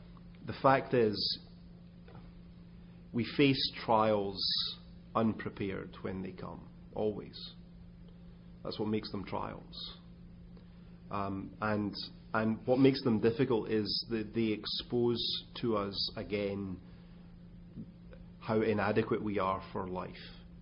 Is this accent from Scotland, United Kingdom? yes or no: yes; Scotland, United Kingdom; please understand this isn't just because I'm Scottish that I'm saying this.